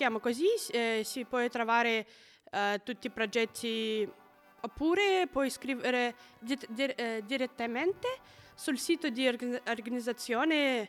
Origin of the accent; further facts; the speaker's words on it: Moscow, Russia; Italian is a second language; Sono di Mosca, Russia.